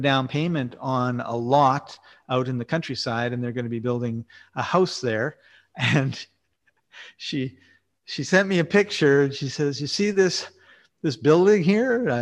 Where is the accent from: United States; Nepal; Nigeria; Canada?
Canada; Winnipeg, Manitoba; I'm from Winnipeg, Manitoba, Canada